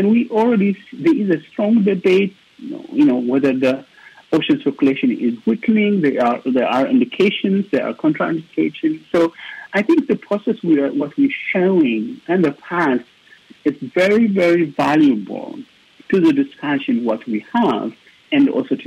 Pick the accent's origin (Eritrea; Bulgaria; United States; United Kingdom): Eritrea; born there; I was born in Eritrea. This is in East Africa.